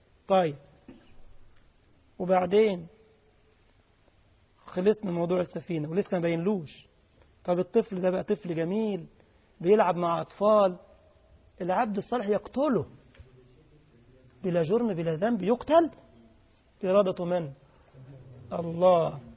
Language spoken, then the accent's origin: Arabic; Egypt; طبعا القرية دي عندنا في مصر